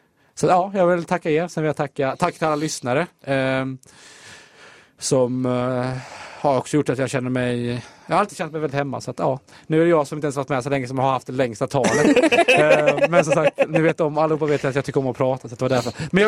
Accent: Bollebygd, Västra Götaland County, Sweden; Jag är från Bollebygd.

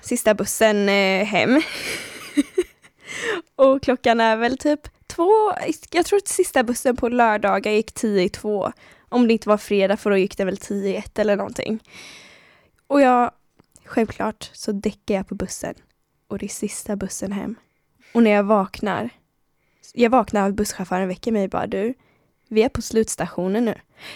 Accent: Karlskoga, Örebro County, Sweden; accent: Karlskoga; jag är från Karlskoga. Jag gick gymnasiet i en annan stad, Örebro, som är lite större än Karlskoga.

